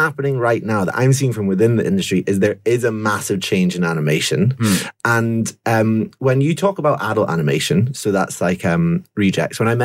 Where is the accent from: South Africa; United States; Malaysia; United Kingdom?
United Kingdom; Scotland; Yeah. Oh, sorry. Yeah, I'm also Scottish.